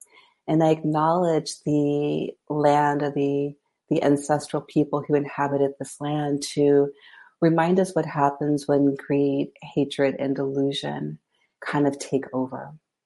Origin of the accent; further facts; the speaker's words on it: Virginia, United States; I'm from East Virginia, or just regular Virginia.